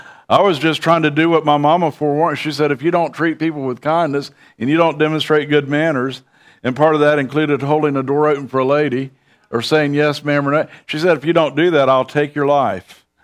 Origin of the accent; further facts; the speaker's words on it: Bradenton, Florida, United States; I'm from Bradenton, Florida.